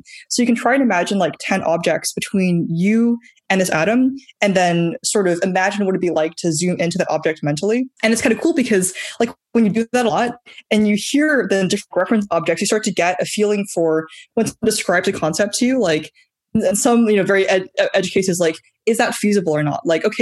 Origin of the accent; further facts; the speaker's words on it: New Zealand; I grew up in New Zealand, like sort of just doing whatever I wanted at home. We were homeschooled